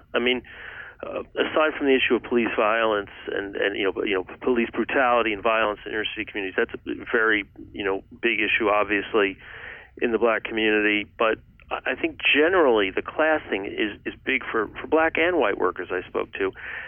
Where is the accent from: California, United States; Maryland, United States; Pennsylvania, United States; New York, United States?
New York, United States; I grew up in the New York suburbs, but I went to the University of Chicago